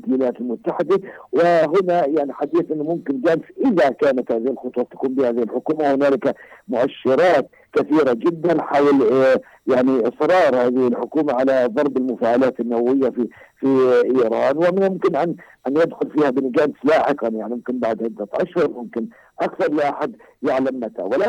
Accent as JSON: {"language": "Arabic", "region": "West Bank", "country": "Palestine", "said": "تحدي إلينا كفلسطينيين في الضفة الغربية"}